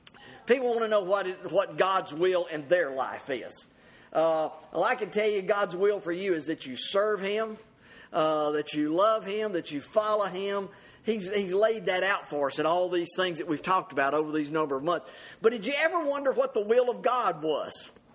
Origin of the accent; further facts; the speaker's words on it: the South, United States; I'm growing up in America and the Bible Belt and here in the South